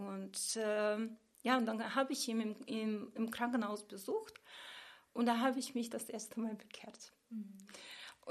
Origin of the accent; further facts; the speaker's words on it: Kazakhstan; now in Germany; bin ja bei Oma groß geworden und die Oma hat mich damals, ich komme ja aus Kasachstan